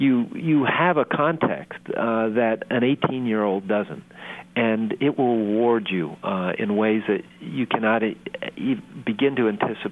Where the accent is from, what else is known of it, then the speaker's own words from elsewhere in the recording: Pittsburgh, Pennsylvania, United States; Yeah, well, I grew up in the Nautical Center of the Universe, Pittsburgh, Pennsylvania.